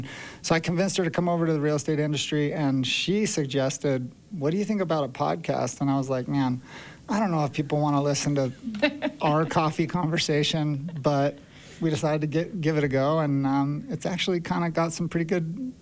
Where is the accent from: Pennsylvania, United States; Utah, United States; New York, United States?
Utah, United States; Park City; I grew up in Park City.